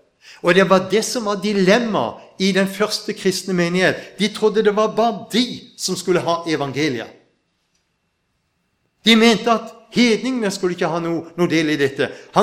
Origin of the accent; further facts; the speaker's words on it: Lindesnes, Agder, Norway; Og jeg vokste opp der ute ved Lindesnes, så jeg liker når det blåser litt.